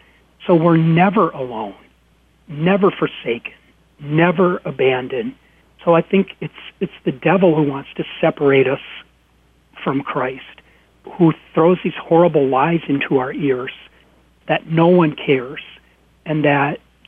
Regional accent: Waverly, Iowa, United States; we buried that baby in my hometown, Waverly, Iowa, where I used to work in the cemetery. I dug graves in high school and college

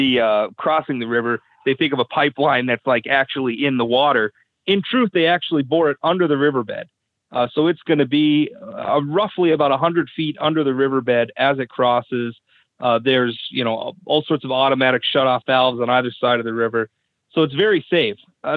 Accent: North Dakota, United States; since I'm from North Dakota, that I'm most familiar

